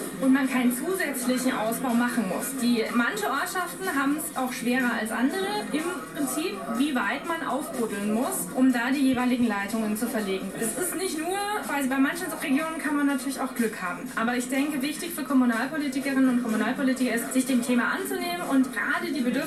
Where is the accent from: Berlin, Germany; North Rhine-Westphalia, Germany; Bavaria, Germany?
Bavaria, Germany; Coburg; ich komme aus Coburg und ich arbeite in Würzburg